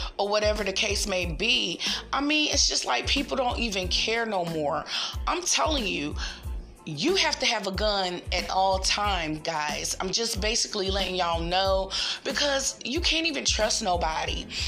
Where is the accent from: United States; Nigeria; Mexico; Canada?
United States; Raleigh, North Carolina; I'm from Raleigh, North Carolina, and the hometown that, you know, that's my hometown, guys, of course.